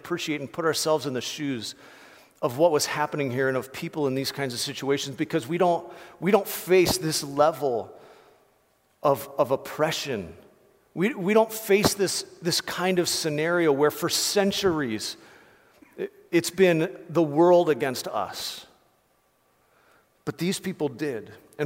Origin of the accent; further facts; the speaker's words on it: Ohio, United States; I grew up in Ohio where it's like dead and cold during Christmas.